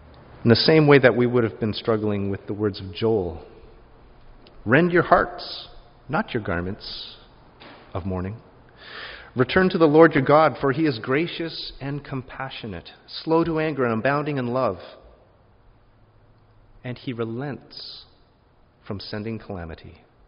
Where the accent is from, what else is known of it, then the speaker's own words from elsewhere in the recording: Calgary, Alberta, Canada; Ms. Lindhout quit her job as a cocktail waitress in Calgary, my hometown, to travel around the globe.